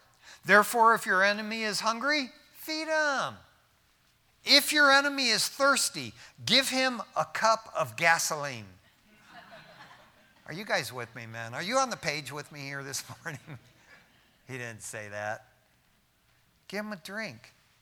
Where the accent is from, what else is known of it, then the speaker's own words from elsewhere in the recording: Detroit, Michigan, United States; I wasn't from there. I was from Detroit.